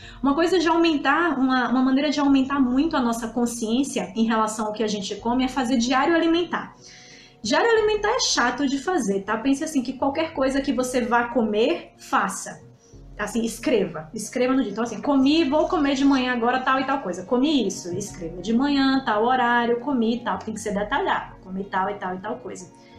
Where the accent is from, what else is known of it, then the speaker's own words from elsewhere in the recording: Salvador, Bahia, Brazil; now in São Paulo, Brazil; Assim que eu cheguei em São Paulo, eu sou de Salvador, tá certo? Eu sou baiana. Então, assim, eu tenho todo o estilo baiano de ser.